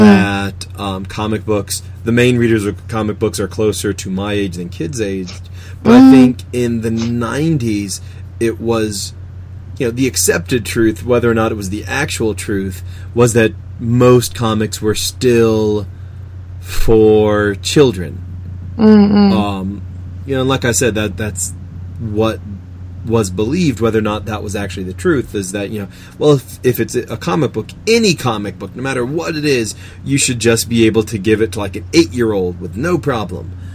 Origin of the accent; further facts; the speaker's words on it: United States; being an American last year, definitely.